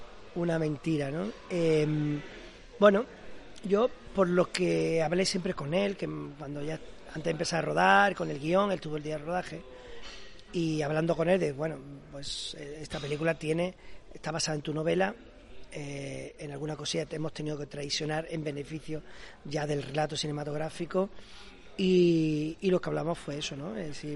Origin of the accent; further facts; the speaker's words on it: Lebrija, Andalusia, Spain; yo procedo de un mundo rural, es decir, soy de Lebrija, ¿no? Como sabes, vengo de una familia de jornaleros del campo, he trabajado mucho en el campo, he vivido en los cortijos.